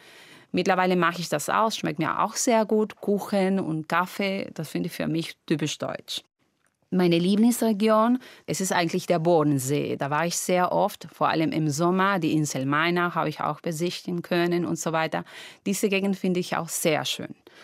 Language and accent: German; Lima, Peru; Ich komme aus Lima, aus Peru, aus Südamerika. Mein Baujahr ist 1970, also bin ich 1970 geboren.